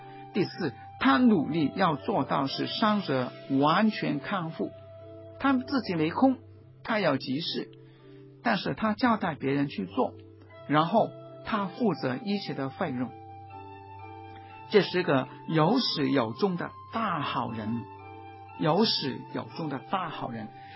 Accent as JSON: {"language": "Chinese", "region": "Guangdong", "country": "China", "said": "我们广东人说事不关己，己不劳心"}